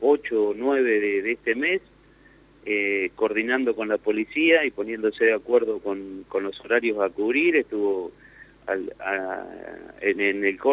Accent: Miguel Riglos, La Pampa, Argentina; estoy en la federación, pero bueno, soy de Miguel Riglos.

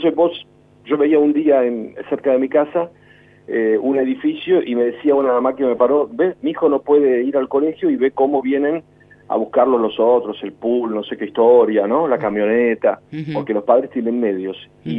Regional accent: Argentina

